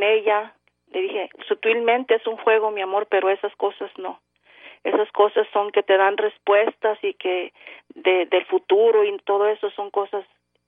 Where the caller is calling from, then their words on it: Houston, Texas, United States; Soy de Houston.